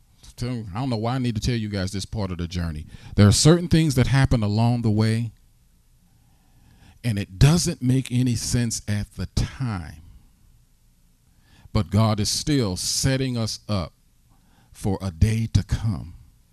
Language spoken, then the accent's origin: English; St. Louis, Missouri, United States; now in Harrisburg, United States; Turns out she's from Kansas City, Missouri. We're from St. Louis, Missouri.